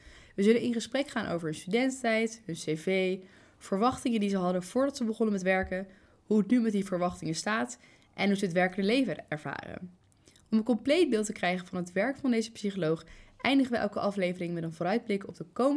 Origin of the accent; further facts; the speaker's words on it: Apeldoorn, Gelderland, Netherlands; now in Utrecht, Netherlands; Want ik kom zelf uit Apeldoorn, dus het was lekker dichtbij.